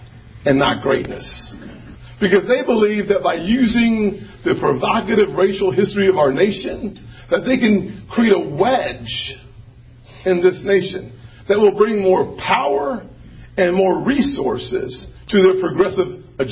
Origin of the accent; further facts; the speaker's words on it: United States; And I thank God I'm an American. I thank God Almighty I am an American.